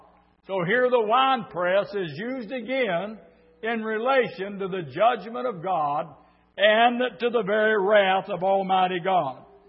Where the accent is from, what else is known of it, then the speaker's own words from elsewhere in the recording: United States; born there; But I'm also an American by birth, and I'm patriotic tonight.